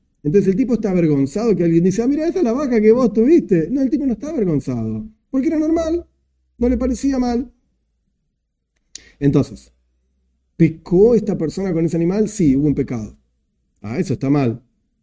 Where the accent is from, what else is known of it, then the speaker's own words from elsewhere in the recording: Argentina; me duele muchísimo decirlo porque yo soy argentino también